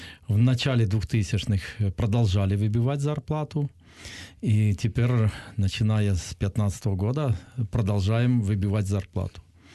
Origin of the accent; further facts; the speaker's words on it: Donbas, Ukraine; как человек села, я всегда гордился тем, что я родился в Советском Союзе